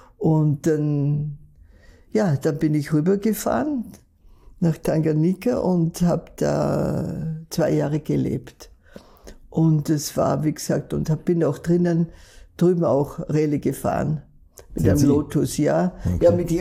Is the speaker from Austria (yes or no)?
yes; Vöcklabruck, Upper Austria, Austria; Ich bin in Vöcklabruck geboren und aufgewachsen zum Teil.